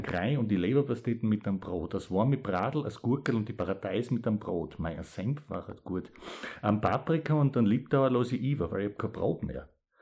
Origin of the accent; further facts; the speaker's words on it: Styria, Austria; accent: East Styrian; was kann ich über meinen Dialekt erzählen? Das Oststeirische ist ein südbayerischer Dialekt und er wird wahrscheinlich außerhalb von Österreich einfach als österreichisch irgendwie wahrgenommen.